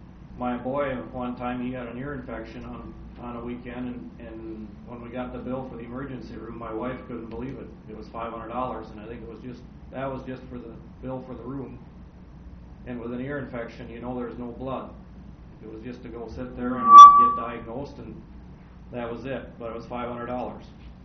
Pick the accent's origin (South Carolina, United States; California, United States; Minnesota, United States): Minnesota, United States; Madelia; from Medalia, Minnesota. It's a couple towns to the west of here on Highway 60. I live in the southeast corner of Brown County.